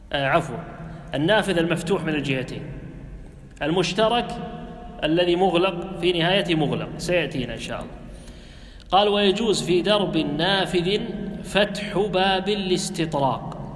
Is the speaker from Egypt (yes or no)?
no; Kuwait; والروشن والروشنة حتى مستخدمة عندنا في الكويت في البيوت القديمة،